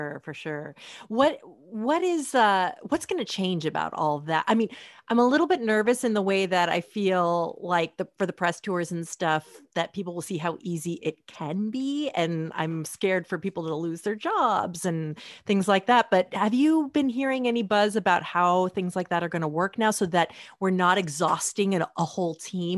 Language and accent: English; Portland, Oregon, United States; I'm from Portland.